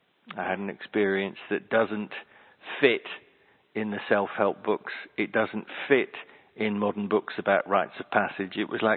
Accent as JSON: {"language": "English", "region": "South West England", "country": "United Kingdom", "said": "I come from the West Country of England, come from a county called Devon, where variants of my family have been there for 200 years."}